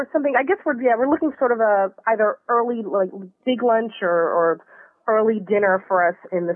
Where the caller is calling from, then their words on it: Washington, District of Columbia, United States; I'm calling from Washington, D.C.